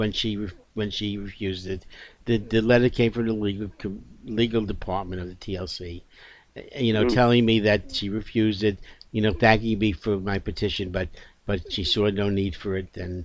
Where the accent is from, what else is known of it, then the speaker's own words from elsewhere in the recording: New York City, New York, United States; Yeah, I grew up in Brooklyn, okay? East Flatbush.